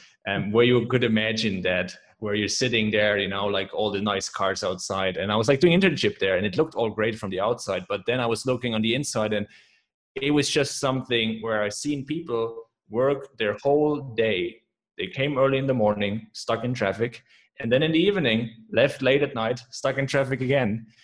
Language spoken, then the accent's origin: English; Germany; English is a second language; now in Budapest, Hungary; Yeah, I'm German, right? As you can probably tell by my accent, but I'm not located in Germany. I'm located in Budapest in Hungary.